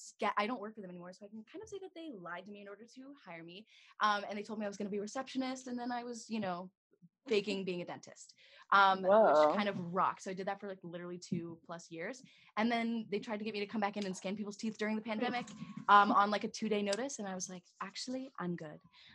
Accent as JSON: {"language": "English", "region": "Florida", "country": "United States", "said": "I'm from Florida."}